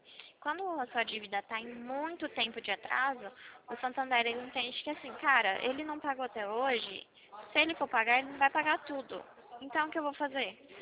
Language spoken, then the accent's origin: Portuguese; Atibaia, São Paulo, Brazil; Eu sou de Atibaia, São Paulo. Aqui no interiorzão.